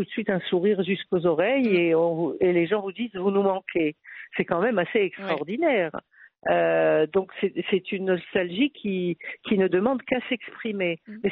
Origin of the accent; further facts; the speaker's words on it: Morocco; Moi je suis d'origine juive marocaine, j'ai grandi comme juive au Maroc